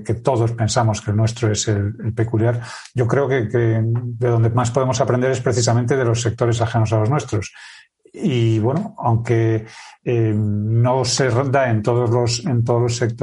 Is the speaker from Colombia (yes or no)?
no; Spain